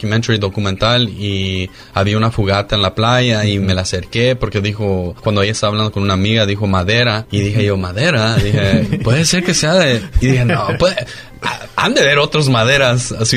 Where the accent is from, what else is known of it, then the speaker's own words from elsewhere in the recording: Fresno, California, United States; Y dije, yo soy de Fresno, you know?